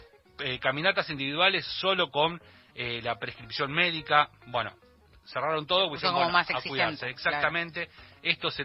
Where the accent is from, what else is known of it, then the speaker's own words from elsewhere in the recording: Bahía Blanca, Buenos Aires Province, Argentina; yo soy de Bahía Blanca, todo el mundo lo sabe.